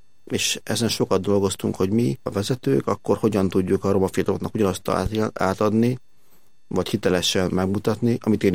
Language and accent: Hungarian; Szabadszállás, Bács-Kiskun, Hungary; Én Szabadszalásról származom, ott nőttem fel. Ez egy Bácsiskó megyei település. Kecskemét, fel egy 25-30 kilométerre.